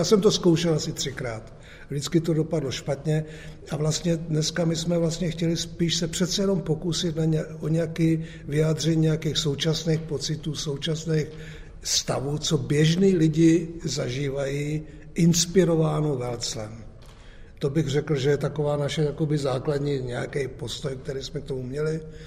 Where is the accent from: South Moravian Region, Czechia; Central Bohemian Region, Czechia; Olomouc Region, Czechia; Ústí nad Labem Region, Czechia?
Olomouc Region, Czechia; Zábřeh; jsme oba ze Zábřehu